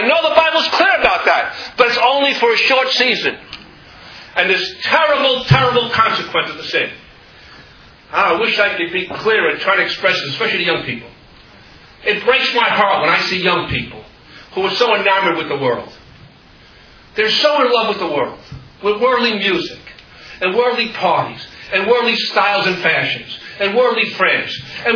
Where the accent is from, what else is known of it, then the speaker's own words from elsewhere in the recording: Queens, New York, United States; I wish I could tell you about the things I've seen and heard when I was growing up in Queens.